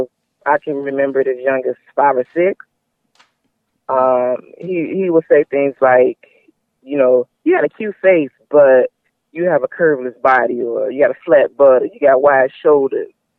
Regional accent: Chicago, Illinois, United States; Yes, born and raised in Chicago.

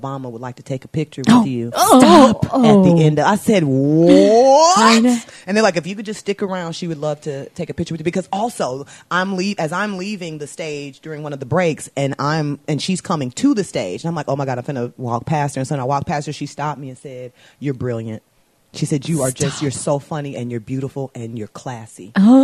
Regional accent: Chicago, Illinois, United States; we're both from Chicago.

